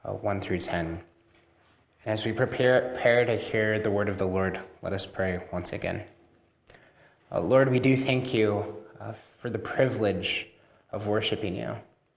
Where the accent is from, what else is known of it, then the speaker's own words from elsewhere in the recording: York, Nebraska, United States; I grew up in York, Nebraska, went to high school in Henderson.